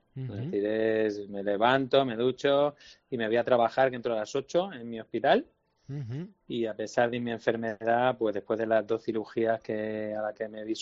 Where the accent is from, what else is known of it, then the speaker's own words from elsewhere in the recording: Seville, Andalusia, Spain; born there; yo soy español, ¿eh? Es decir, que nací en Sevilla. Olé. Hace 46 años. Bien. Pero mi padre es portugués y es un portugués de estos comunistas románticos que ya no quedan.